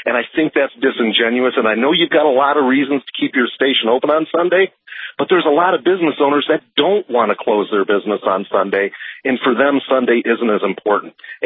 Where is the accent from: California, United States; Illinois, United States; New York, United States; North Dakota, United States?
North Dakota, United States; Grand Forks; I'm from Grand Forks, and you guys are shut off when the sun goes down every night.